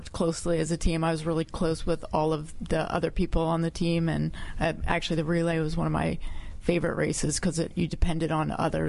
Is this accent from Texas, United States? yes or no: no; Philadelphia, Pennsylvania, United States; I'm from the Philadelphia area.